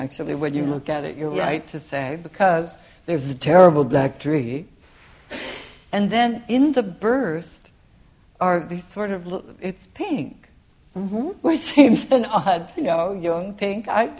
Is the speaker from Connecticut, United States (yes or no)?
no; California, United States; because I'm from California, and California, it's comforting to live in the East, weirdly, if you're from California